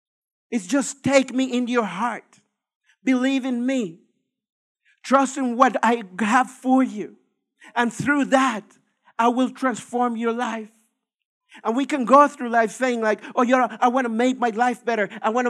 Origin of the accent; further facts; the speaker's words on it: Mexico; I'm originally from Mexico